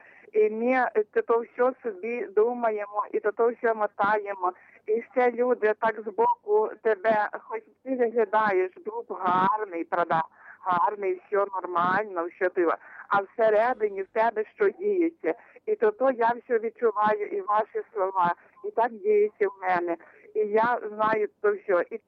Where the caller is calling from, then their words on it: Nyzhbirok, Ternopil Oblast, Ukraine; Я сама з церкви Петра і Павла, село Нижбірок.